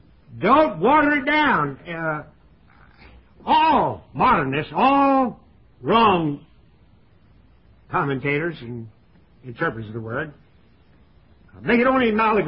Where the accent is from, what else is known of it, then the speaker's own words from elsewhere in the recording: Jacksonville, Florida, United States; born there; Then I was born in Jacksonville, Florida